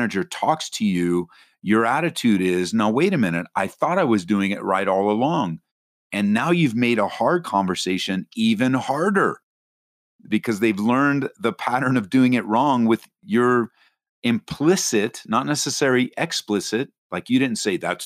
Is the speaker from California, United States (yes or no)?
yes; California, United States; now in Aurora, United States; We moved out here from Southern California, where I grew up, to plant the church.